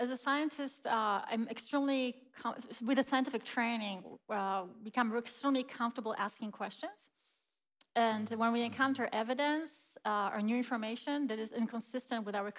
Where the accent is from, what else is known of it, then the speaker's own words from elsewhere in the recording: Poland; moved away as an adult; now in United States; I grew up in Poland, and I was raised in a Christian faith.